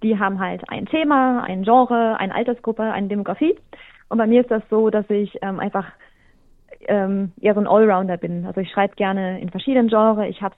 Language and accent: German; Germany; wir sind in Deutschland beide aufgewachsen, mein Mann und ich